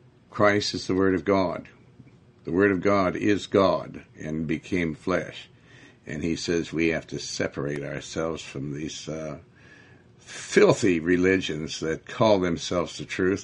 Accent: Montana, United States; I was raised in Montana before homosexuals were there

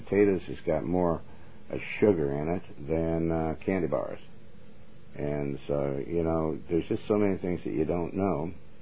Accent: Montana, United States; You know, I was raised in Montana.

